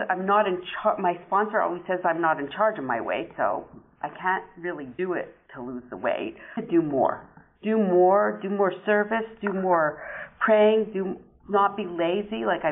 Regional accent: Montreal, Quebec, Canada; I'm from Montreal.

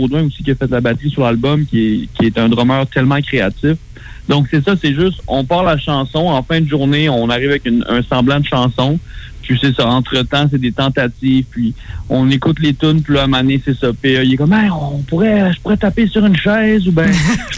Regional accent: Thetford Mines, Quebec, Canada; now in Montreal, Canada; Je viens de Thetford Mines, j'habite à Montréal.

